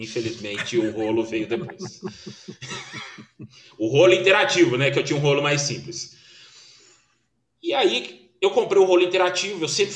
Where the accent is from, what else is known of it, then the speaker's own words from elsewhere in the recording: Belo Horizonte, Minas Gerais, Brazil; now in Brasília, Brazil; Eu sou de Belo Horizonte, hoje resido em Brasília.